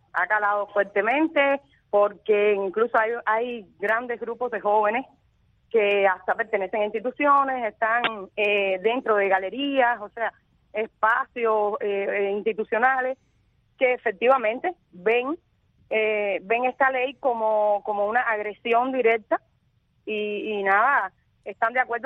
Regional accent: Cuba; nosotros somos ciudadanos cubanos

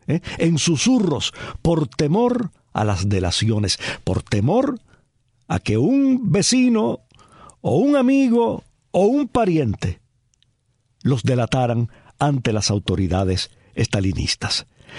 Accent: Cuba; un himno que yo recuerdo de mi infancia en Cuba

